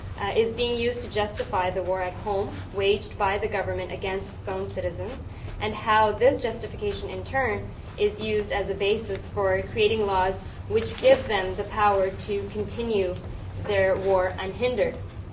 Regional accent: Toronto, Ontario, Canada; I'm from Toronto, and in Ontario, we have a lot of anti-poverty activists

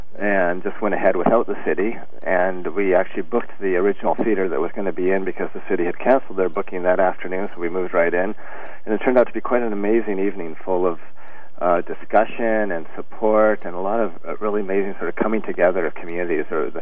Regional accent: Kelowna, British Columbia, Canada; Because when I grew up in Kelowna, it was basically, and still is to a large part, an apartheid state

